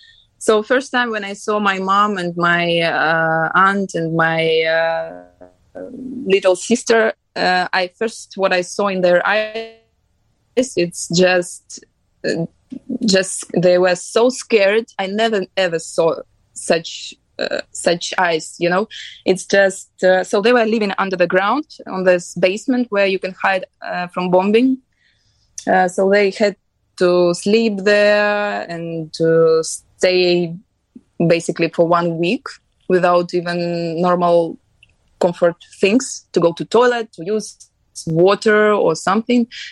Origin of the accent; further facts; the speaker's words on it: Mykolaiv, Mykolaiv Oblast, Ukraine; English is a second language; my family and me, we are from Mykolaiv. It's the city on the south of Ukraine